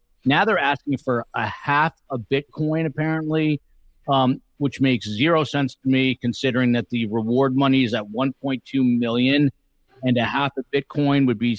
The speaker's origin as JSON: {"language": "English", "region": "East Coast", "country": "United States", "said": "I'm from the East Coast and Hurley's from New Jersey, so got to root for them."}